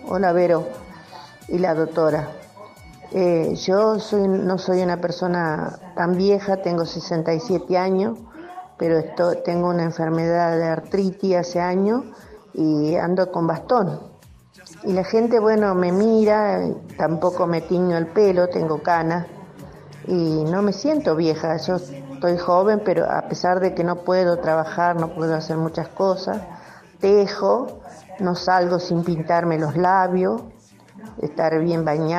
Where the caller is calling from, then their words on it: Coronda, Santa Fe, Argentina; de Coronda, Santa Fe.